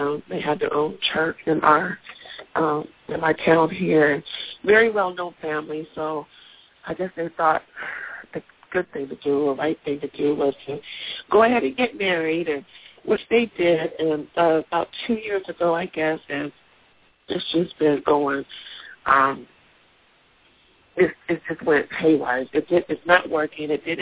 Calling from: Seattle, Washington, United States; from Seattle, Washington.

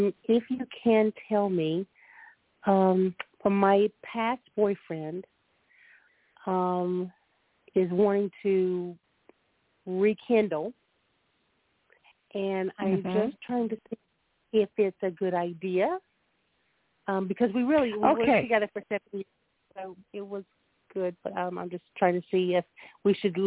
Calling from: North Carolina, United States; North Carolina.

